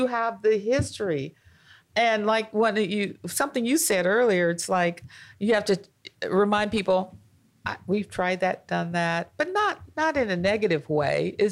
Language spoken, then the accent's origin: English; Oregon, United States; I was only born and raised in Oregon.